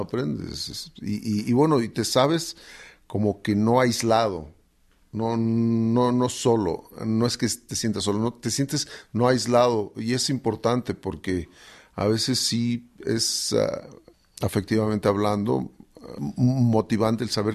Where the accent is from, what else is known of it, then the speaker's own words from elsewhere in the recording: Huasteca, Mexico; Y curiosamente yo sí venía de la Huasteca, no de tierra caliente